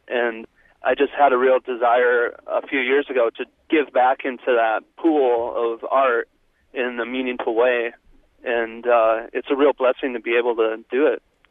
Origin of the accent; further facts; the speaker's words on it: Minnesota, United States; Well, Mountains of Snow is kind of, you know, obviously growing up in Minnesota